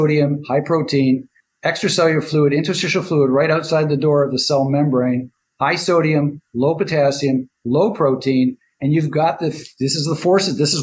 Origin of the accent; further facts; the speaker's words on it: Toronto, Ontario, Canada; I come from Toronto, Canada, grew up there.